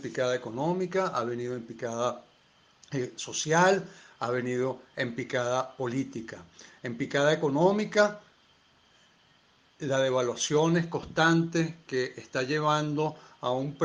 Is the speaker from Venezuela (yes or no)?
yes; Venezuela; en este evento que como venezolano quiero agradecer enormemente